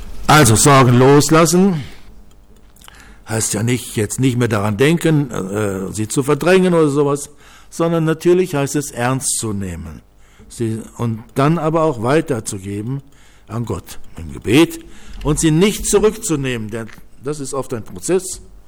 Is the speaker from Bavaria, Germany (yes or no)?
no; Düsseldorf, North Rhine-Westphalia, Germany; Ich bin in Düsseldorf aufgewachsen und kann mich noch gut in meiner Kindheit erinnern an die zerbombten Häuser, an die zerstörten Straßen, an die Trümmerwüsten und so weiter.